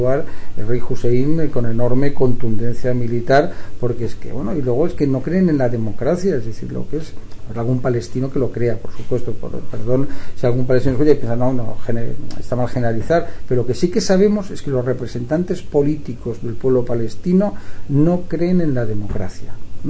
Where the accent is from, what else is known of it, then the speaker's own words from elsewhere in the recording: Spain; yo sí soy español